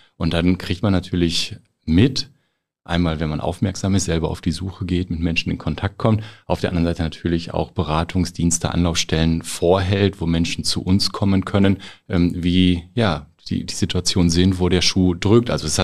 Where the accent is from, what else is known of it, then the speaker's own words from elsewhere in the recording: Herten, North Rhine-Westphalia, Germany; bin ich in Härten geboren. Das ist ja heute nicht mehr möglich, aber damals ging das noch im St. Elisabeth Hospital und dementsprechend auch in Härten aufgewachsen, also vom Kindergarten bis zum Abitur.